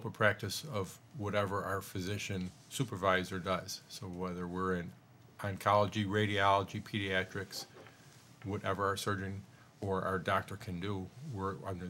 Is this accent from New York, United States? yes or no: yes; Syracuse, New York, United States; back to Syracuse, New York.